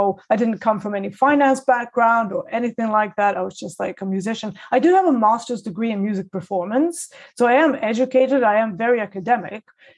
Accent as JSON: {"language": "English", "region": "Belgrade", "country": "Serbia", "also_born_or_lived": "Chicago", "lives_now": "London, United Kingdom", "said": "No, I come from Belgrade and it doesn't get that cold there because it's actually Mediterranean climate there."}